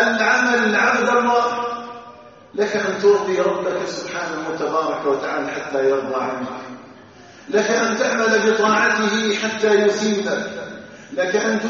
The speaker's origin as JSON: {"language": "Arabic", "country": "Algeria", "said": "بلدنا الجزائر"}